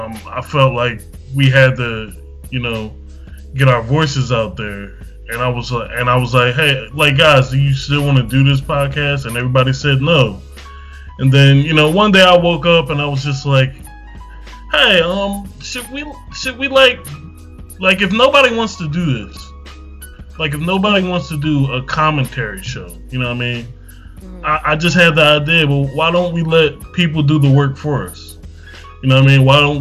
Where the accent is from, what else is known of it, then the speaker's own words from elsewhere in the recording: Philadelphia, Pennsylvania, United States; I'm from Philly. You know I'm from Philly.